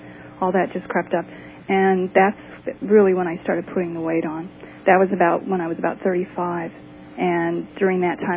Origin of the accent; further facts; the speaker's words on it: Colorado, United States; moved away as an adult; now in Minnesota, United States; I'm originally from Colorado, so we had moved to Minnesota, and I really didn't have anyone.